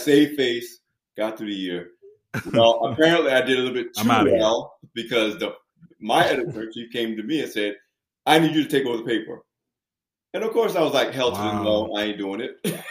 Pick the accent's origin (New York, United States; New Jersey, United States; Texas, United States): New Jersey, United States; Long Branch; First near my hometown of Long Branch, New Jersey, and at the Asbury Park Press.